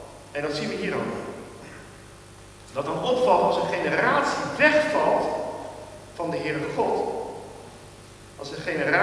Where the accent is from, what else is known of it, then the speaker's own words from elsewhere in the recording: Gelderland, Netherlands; En ik kom zelf van de Veluwe, dan valt er nog iets mee.